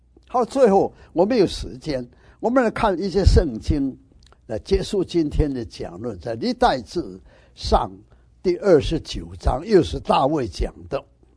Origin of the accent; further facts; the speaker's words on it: Fujian, China; 我最近呢在福建呢送了一个录影带 DVD 来，把我的老家照进去